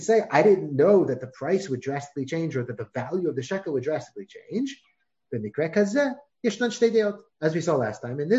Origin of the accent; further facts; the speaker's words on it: United States; I know I'm an American.